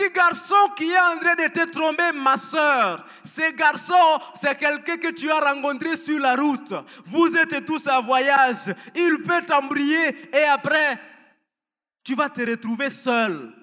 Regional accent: Goma, North Kivu, DR Congo; vous savez, chez nous en Goma, avec tout ce qui s'est passé

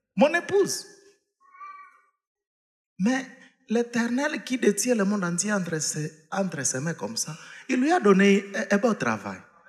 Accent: South Africa; Même si moi je suis venu de l'Afrique du Sud, toi tu es venu du Congo, ici nous avons une peau noire.

